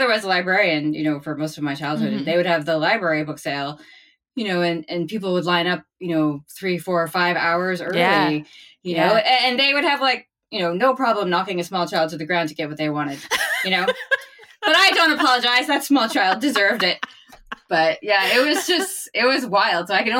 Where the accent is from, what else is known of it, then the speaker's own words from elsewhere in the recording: New England, United States; It's like, yes, I'm from New England. I say wicked.